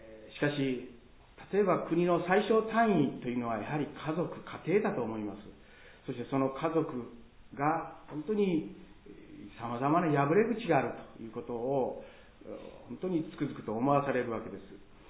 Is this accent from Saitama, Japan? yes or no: no; Osaka, Japan; accent: Osaka dialect; 私こそ大阪弁の代表者みたいな言い方をしてますけど、